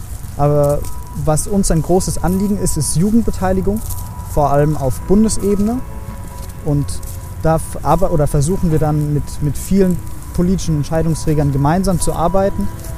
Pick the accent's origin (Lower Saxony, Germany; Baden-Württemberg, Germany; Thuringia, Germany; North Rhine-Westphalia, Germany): Baden-Württemberg, Germany; Heidelberg; bin 20 Jahre alt. Ich komme eigentlich aus Heidelberg